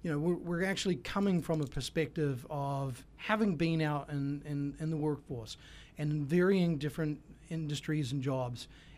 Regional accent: New Zealand; I'm from New Zealand.

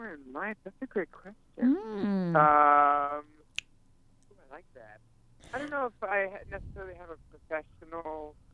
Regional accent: Connecticut, United States; now in New York, United States; I'm originally from Connecticut.

